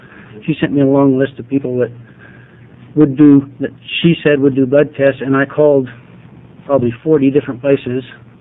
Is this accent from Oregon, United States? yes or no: yes; Rogue River, Oregon, United States; I'm from Rogue River, Oregon, which is between Grants Pass and Medford.